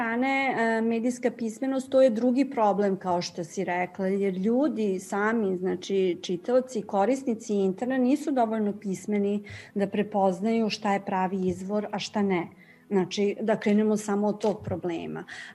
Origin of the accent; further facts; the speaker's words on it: Serbia; now in Italy; Ja sam takođe emigrirala iz Srbije. Danas sam italijanski državljanin i eto, ponosim se time.